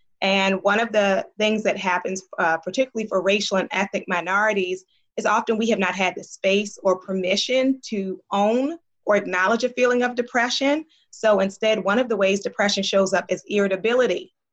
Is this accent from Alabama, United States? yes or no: no; Baltimore, Maryland, United States; I'm an African-American woman. I grew up in Baltimore.